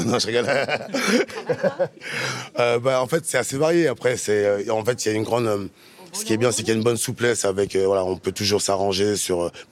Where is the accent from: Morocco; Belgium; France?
France; Paris, Île-de-France; born there; Alors, mes parents sont originaires du Congo. Moi, je suis né à Paris. Et voilà, donc je suis français originaire du Congo.